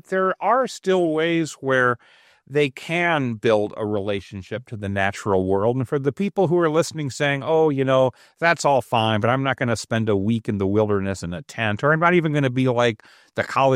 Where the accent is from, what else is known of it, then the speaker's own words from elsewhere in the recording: Eau Claire, Wisconsin, United States; We grew up in Eau Claire, Wisconsin, which is, you know, west central Wisconsin.